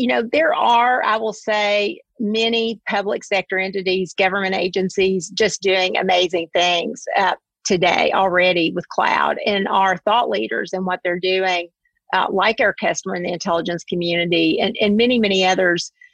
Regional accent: Nancy, Kentucky, United States; I am from Kentucky, a small town called Nancy, Kentucky. It's a beautiful place in the bluegrass.

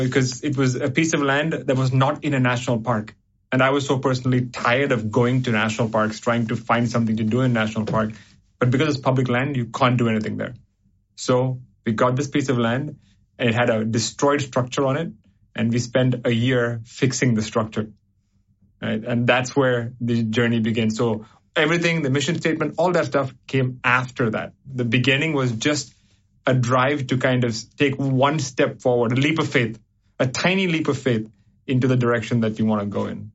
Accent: Bangkok, Thailand; also born or lived in Kerala, India; I think it starts off, I was born in Kerala, which is in the southern tip of India. Grew up in Bangkok ever since I was 6 to 8 months old.

